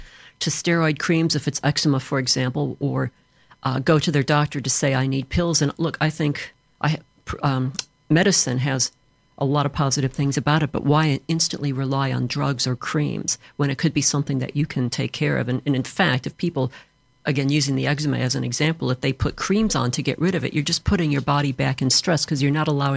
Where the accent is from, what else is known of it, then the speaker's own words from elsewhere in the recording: United States; now in United Kingdom; growing up in the States like I did, it was something that you did every year